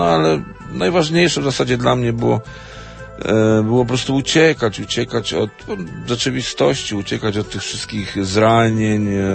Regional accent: Vienna, Austria; also born or lived in Poland; Ja się urodziłem w Polsce, ale ja się wychowałem w Wiedniu.

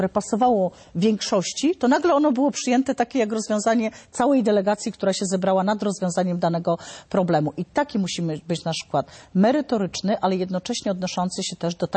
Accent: Poland; Ja pochodzę z Dolnośląsko-Opolskiego

